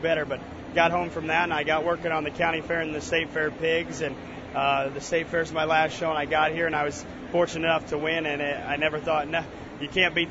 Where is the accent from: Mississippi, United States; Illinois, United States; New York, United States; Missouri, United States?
Illinois, United States; Highland; I grew up there in Highland, Illinois. Got two brothers, an older one and a younger one, so I'm stuck right in the middle. But just grew up kind of in the country, in the farming community.